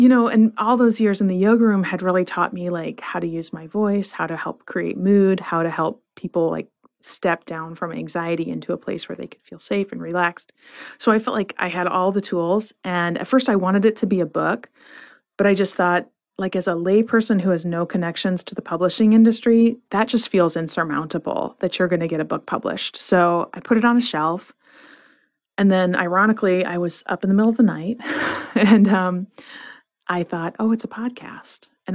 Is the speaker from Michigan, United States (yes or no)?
yes; Flint, Michigan, United States; And I grew up in Flint, Michigan. And, you know, it wasn't a super safe place even then.